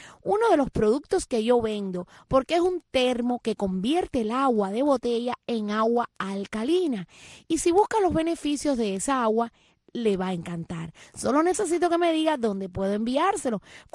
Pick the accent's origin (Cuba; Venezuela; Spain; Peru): Cuba; soy cubana.